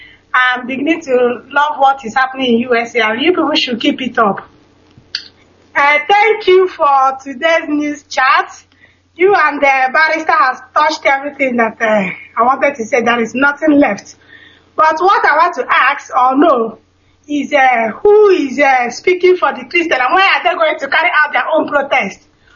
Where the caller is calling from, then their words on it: Stockholm, Stockholm County, Sweden; I'm calling from Stockholm, Sweden.